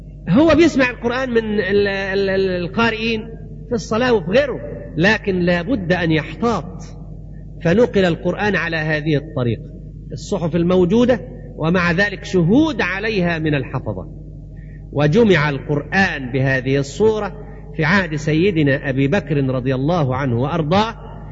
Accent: Egypt; accent: Egyptian; احنا لهجتنا مصرية، احنا لغتنا مصرية

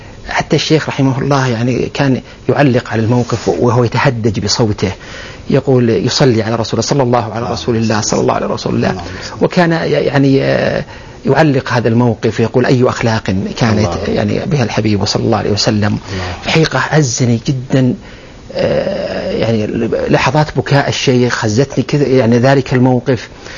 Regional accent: Al-Qassim, Saudi Arabia; لما انتقلت ورجعت للقصيم قبل الانتقال للجامعة، كنت بعض الأحيان أحضر عند الشيخ محمد رحمه الله في المنطقة عندنا في القصيم

